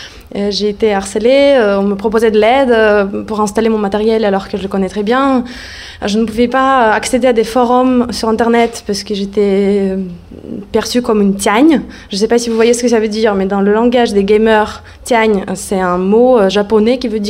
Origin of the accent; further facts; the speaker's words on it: Russia; now in Paris, France; je suis russe. Je viens à Paris pour faire mes études en sociologie.